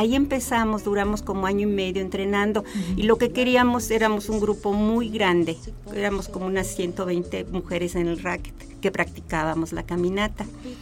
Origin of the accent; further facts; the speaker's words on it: Oaxaca, Mexico; also born or lived in Mexico City; now in San Luis Potosí, Mexico; Bueno, yo soy originaria de Oaxaca.